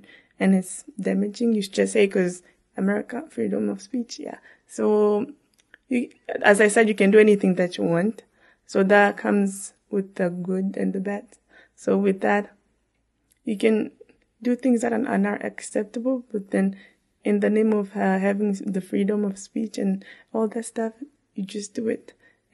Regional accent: Tanzania; born there; my mom gave birth to me in Tanzania in the refugee camp in 1999. Yes, I was born in Tanzania.

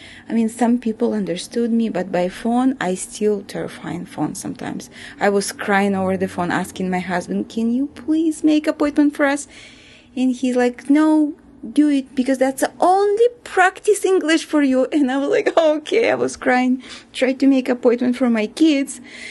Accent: Azerbaijan; also born or lived in Turkmenistan; I was born in Turkmenistan, which is former Soviet Union country, and I think I was 2 years old, or maybe 3 or 4, when we moved to Azerbaijan. I lived there for a while and I went to school there

